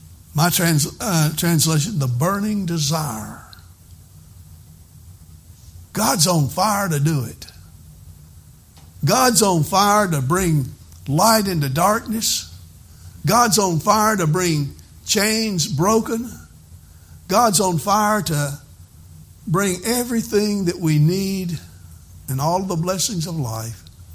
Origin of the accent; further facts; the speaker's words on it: Albemarle, North Carolina, United States; born there; thank you, Lord, I was born in America. Thank you, Lord, I was born in Albemarle.